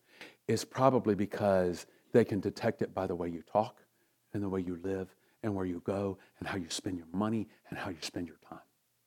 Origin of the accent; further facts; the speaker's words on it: United States; I am an American. I am thrilled about it.